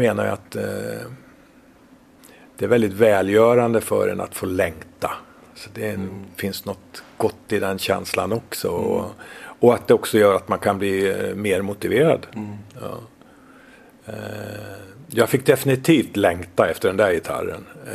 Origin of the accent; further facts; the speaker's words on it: Sandviken, Gävleborg County, Sweden; Jag växte upp i Sandviken från 4:e klass. Alltså jag var 10-11 år. Upp till gymnasiet så bodde jag ju i Sandviken.